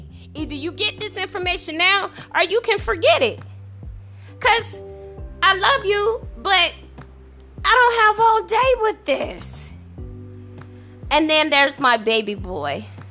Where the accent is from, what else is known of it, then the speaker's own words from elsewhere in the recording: Virginia, United States; In Washington, I have family that lives in Virginia because that's my hometown.